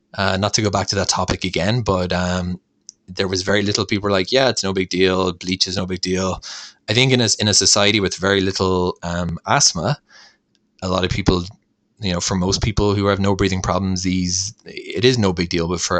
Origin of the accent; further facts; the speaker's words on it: Ireland; But where I grew up in Ireland, asthma was pretty commonplace.